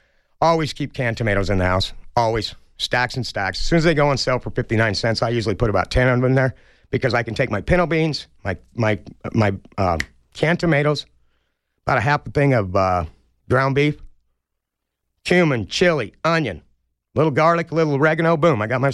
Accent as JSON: {"language": "English", "region": "Utah", "country": "United States", "tie": "born or raised there", "said": "I grew up in Utah."}